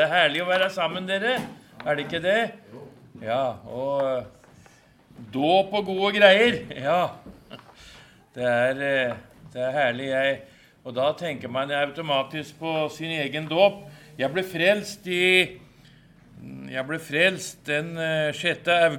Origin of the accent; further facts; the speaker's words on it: Rælingen, Akershus, Norway; oppe ved Lillestrøm-traktene, der jeg er fra, Rælingen, hvis det er noen som vet hvor det er hen.